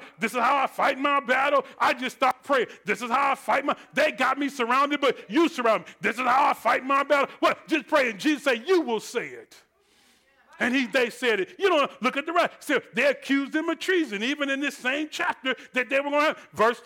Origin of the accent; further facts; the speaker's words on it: Detroit, Michigan, United States; I didn't just go to Detroit. He sent me there. I'm from there. I love where I'm from